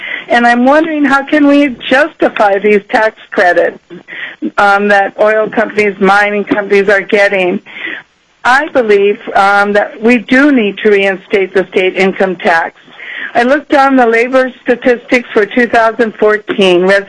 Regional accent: Bethel, Alaska, United States; I'm 64 years old and have lived, born and raised in Bethel, Alaska, and I've lived here most of my life.

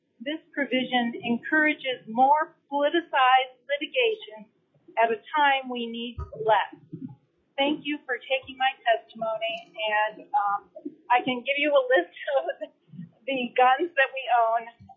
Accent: Hawke Bay, Alaska, United States; I'm from Hawke Bay, Alaska, but I'm actually in a car right now driving to Pennsylvania.

